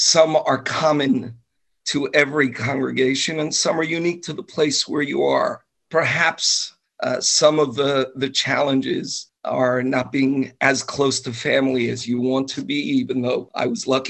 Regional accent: Passaic, New Jersey, United States; I like to tell people I grew up in Passaic when it was a nice, quiet little town

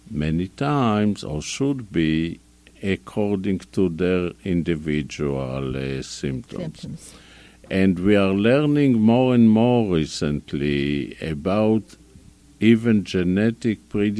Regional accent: Buffalo, New York, United States; But I am a Buffalonian, and the Buffalo is near the Canadian border.

